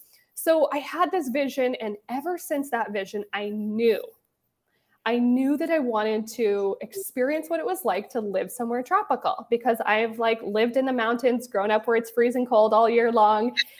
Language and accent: English; Montana, United States; moved away as an adult; now in Calgary, Canada; So I moved to Calgary from Montana. I'm originally from the US. I moved to Calgary as a young 23-year-old something after I was married.